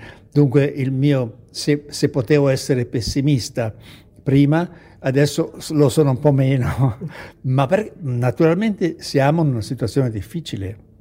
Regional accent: Switzerland; delle situazioni di xenofobia nel mio paese in Svizzera

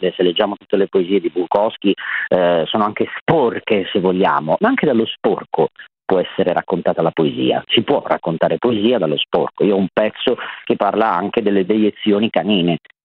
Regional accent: Apulia, Italy; io sono pugliese

